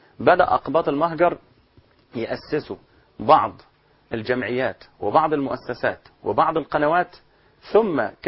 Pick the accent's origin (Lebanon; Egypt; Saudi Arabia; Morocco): Egypt; فدعوني أقول أننا كمصريين لسنا أبناء الفاتحين الغزاة كما يقولون